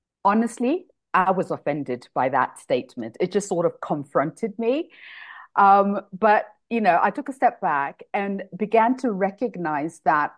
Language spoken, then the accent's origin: English; Kenya; So I come from the marathon country. I come from Kenya.